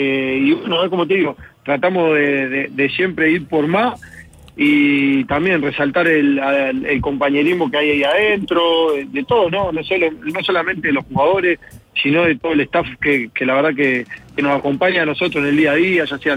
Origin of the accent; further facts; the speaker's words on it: Colón, Montevideo, Uruguay; Sí, de Colón.